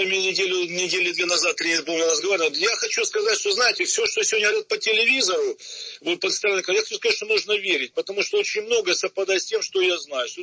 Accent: Crimea, Ukraine; я как коренной крымчанин, здесь родился мой прадед, и дед, и отец, и я, и дети мои, то, слава Богу, родились, сыновья.

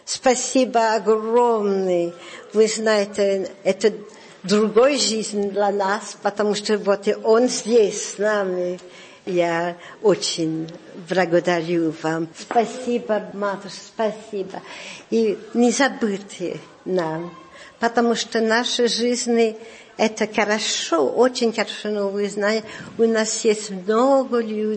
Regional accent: France; born there; Russian is a second language; потому что я родилась во Франции, эмигрант.

